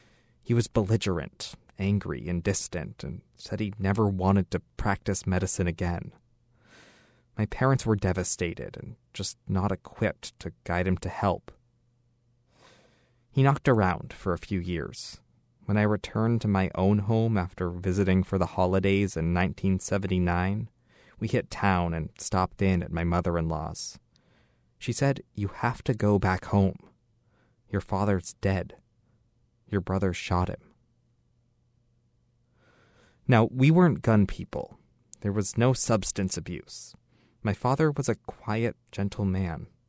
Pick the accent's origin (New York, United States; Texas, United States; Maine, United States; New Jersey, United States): Maine, United States; Portland; I grew up on Munjoy Hill. I was the youngest of five, and I still remember going to register at the federal building on 4th Street when I turned 18 in 1973.